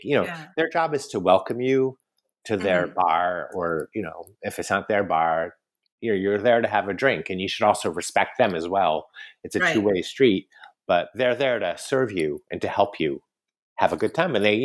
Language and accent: English; United States; moved away as an adult; One thing I haven't adjusted to, I've been here 20 years, is eating late. So I'm American.